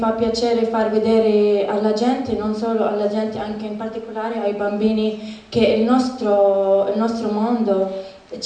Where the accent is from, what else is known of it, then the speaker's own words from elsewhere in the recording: Israel; Italian is a second language; io vengo da Israele, sono araba israeliana.